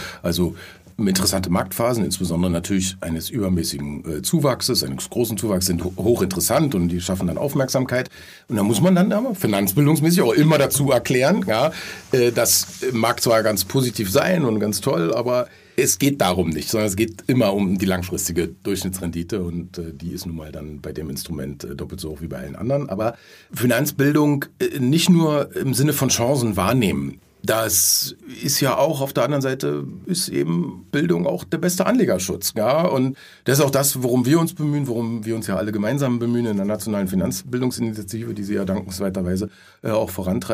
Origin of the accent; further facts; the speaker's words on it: Berlin, Germany; now in Austria; ich komme ja aus dem Failed State of Berlin